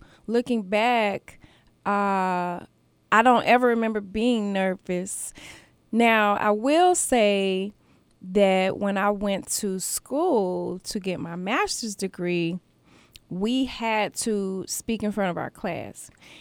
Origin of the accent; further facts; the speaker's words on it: Augusta, Georgia, United States; Well, I grew up here in Augusta, Georgia. I started in Richmond County at C.T. Walker. And then my family moved to Columbia County, and then we moved back to Richmond County.